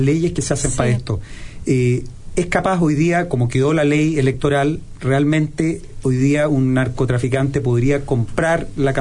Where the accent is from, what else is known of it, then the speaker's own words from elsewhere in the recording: Chile; nosotros somos corruptos como chilenos